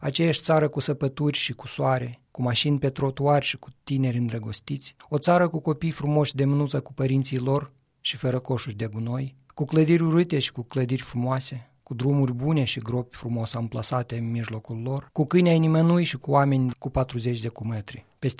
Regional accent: Romania; now in Canada; Cel puțin eu aud foarte clar, cucurigu, poate pentru că sunt român.

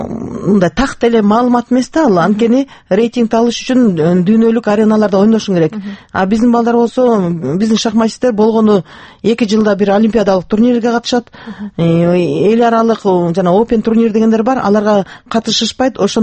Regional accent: Naryn, Naryn Region, Kyrgyzstan; Кийин 2-нчи класстан Нарын шаарына көчүп келдик.

